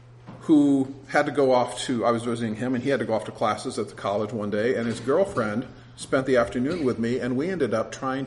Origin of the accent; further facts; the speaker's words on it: Michigan, United States; I was from Michigan. I hadn't spoken two sentences when the wife said, "You're from Michigan."